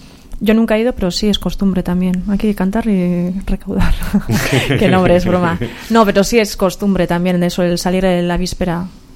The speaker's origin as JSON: {"language": "Spanish", "town": "Oiartzun", "region": "Basque Country", "country": "Spain", "said": "Pero yo que soy de Oyarzún, era, pues eso, llegar el día 24 y a la mañana ya vestirte de casera, ir casa por casa cantando."}